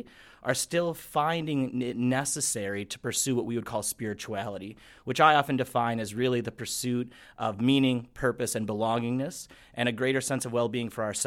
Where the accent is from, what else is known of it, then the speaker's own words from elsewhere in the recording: Chicago, Illinois, United States; So I'm from Chicago originally.